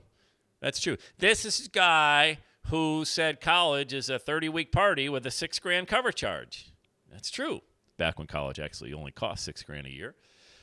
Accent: Buffalo, New York, United States; But the Buffalo Bills, where I grew up in the Buffalo area from my whole life

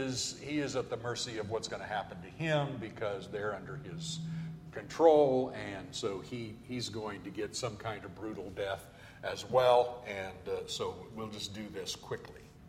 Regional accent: California, United States; As a Californian, I have been in some really doozies, and it will wake you up.

